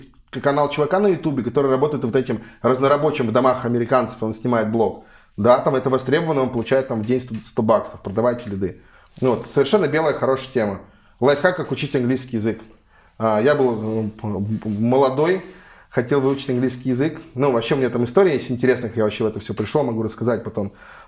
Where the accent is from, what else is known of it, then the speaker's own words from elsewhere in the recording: Moscow, Russia; Я сам из Москвы, мама, папа инженера.